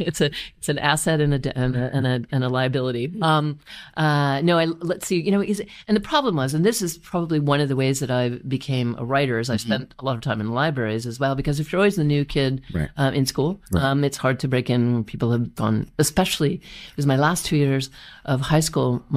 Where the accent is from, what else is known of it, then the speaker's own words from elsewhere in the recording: South Bend, Indiana, United States; Well, I was born in South Bend, Indiana.